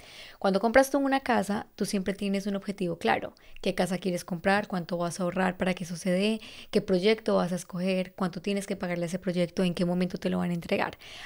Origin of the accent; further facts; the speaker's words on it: Colombia; yo soy de Colombia y en Colombia usamos charlamos como una forma de referirnos a una discusión